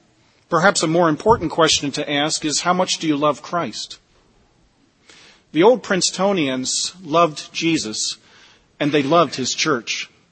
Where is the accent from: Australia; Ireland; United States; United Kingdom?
United States; Gettysburg, Pennsylvania; growing up in my hometown of Gettysburg, Pennsylvania. It's there in Gettysburg that I grew up, right at the foot of the Lutheran Theological Seminary campus